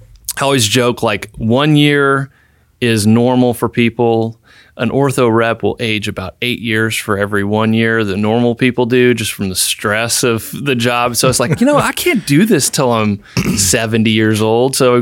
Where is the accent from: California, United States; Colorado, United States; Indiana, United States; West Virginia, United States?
Indiana, United States; there was an opportunity at corporate at the company that I was at back in my hometown in Indiana.